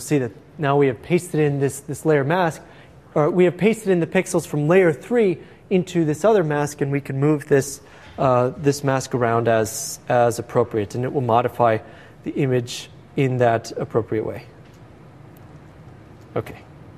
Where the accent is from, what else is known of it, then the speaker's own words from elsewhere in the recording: El Paso, Texas, United States; So this is an image from my hometown, El Paso